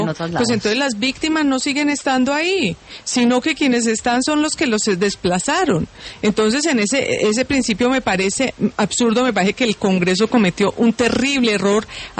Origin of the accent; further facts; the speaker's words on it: Colombia; los departamentos de donde yo vengo, del Cesar, La Guajira y el Magdalena.